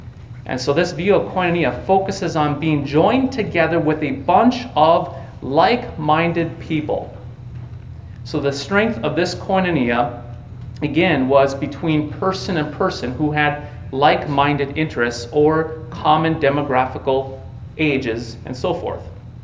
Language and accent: English; Bottineau, North Dakota, United States; I was at my hometown church in Botno, North Dakota. It was a Lutheran Brethren church. I did not grow up LCMS.